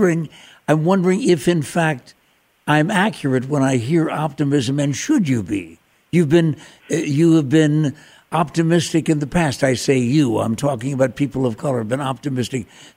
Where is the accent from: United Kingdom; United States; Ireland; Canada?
Ireland; And look, as an Irishman, I'm supposed to be optimistic by way of my DNA.